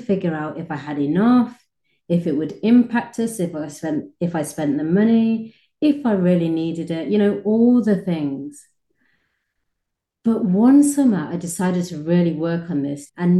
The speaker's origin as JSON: {"language": "English", "country": "United Kingdom", "also_born_or_lived": "Kuwait", "moved": "yes", "lives_now": "Dubai, United Arab Emirates", "said": "So this week, I have been in my home country, the UK. I currently live in Dubai in the United Arab Emirates, and I've lived in Dubai with my family for the past 4 years, almost 4 years. But before that, we lived in another Middle Eastern"}